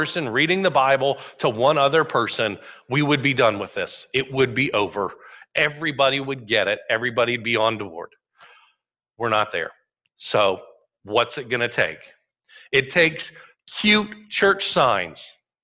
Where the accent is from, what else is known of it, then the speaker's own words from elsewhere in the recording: Southeast, United States; Growing up in the Southeast, you learn a lot of church jokes about the best way for churches to do mission.